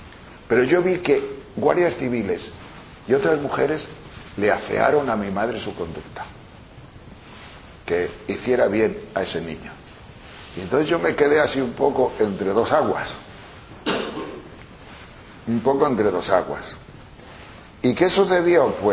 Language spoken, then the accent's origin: Spanish; Olloniego, Asturias, Spain; also born or lived in Tejerina, Spain; Que yo nací, bueno, no nací, pero vivía, porque yo nací en Tejerina, en León, muy cerca de Asturias, pero vivíamos en Asturias, en Olloniego. Y vivíamos en el cuartel. Mi padre era guardia civil. Estoy hablando del año 40, 41.